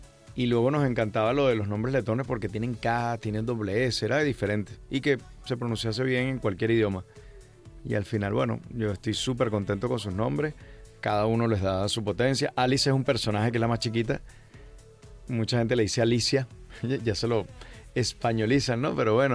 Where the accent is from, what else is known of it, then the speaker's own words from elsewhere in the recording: Venezuela; now in Spain; Astrid y yo somos venezolanos, nacidos en Venezuela